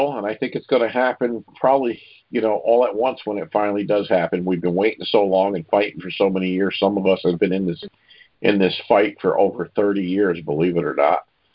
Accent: New York, United States; I'm going on to somebody from my home state here, New York.

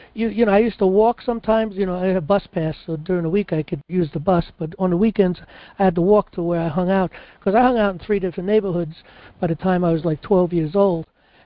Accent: New York City, New York, United States; You know, when I was a child, I grew up in New York City, okay?

